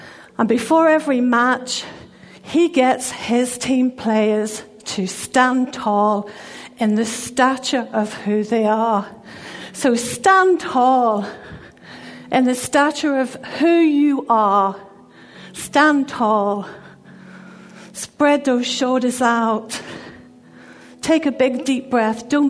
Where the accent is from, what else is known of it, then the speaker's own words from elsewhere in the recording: Ireland; If you don't know me, I'm from Ireland.